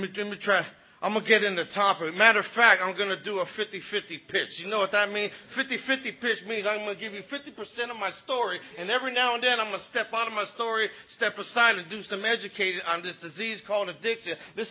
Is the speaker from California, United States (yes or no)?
yes; Los Angeles, California, United States; now in New York City, United States; I'm from East L.A. I was born and raised in East L.A. I live out here on the East Coast now. I live in New York City.